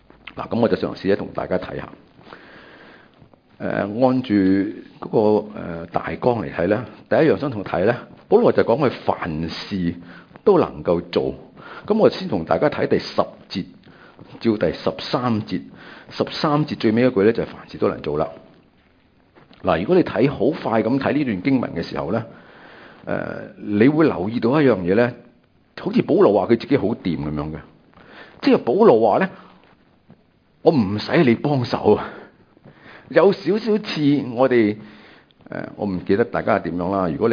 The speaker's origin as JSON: {"language": "Cantonese", "country": "Macau", "said": "我呢就在我是澳门出世的，所以我是澳门人。"}